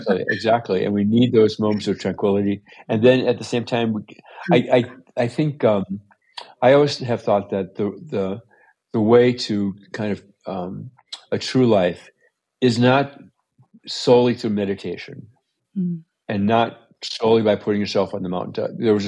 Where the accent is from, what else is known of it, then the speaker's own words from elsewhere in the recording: United States; kind of because I'm an American male, Stoicism is kind of built into the system.